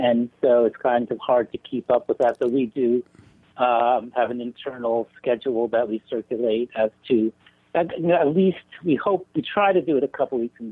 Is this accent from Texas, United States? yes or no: no; Newark, New Jersey, United States; You know, I grew up in Newark, which is, you know, a real city, and it was really part of the metropolitan, you know, it is part of the metropolitan area